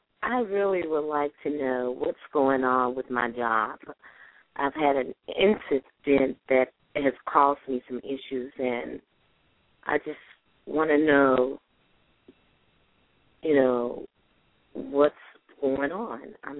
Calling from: Memphis, Tennessee, United States

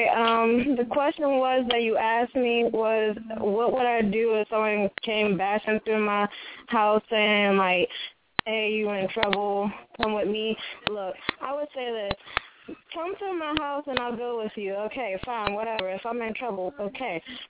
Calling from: Virginia, United States; I'm calling from Virginia.

